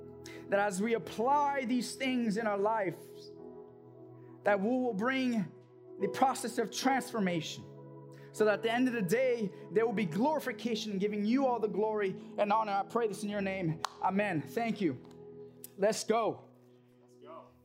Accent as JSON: {"language": "English", "country": "South Korea", "tie": "born or raised there", "said": "Before we begin, I grew up in Korea"}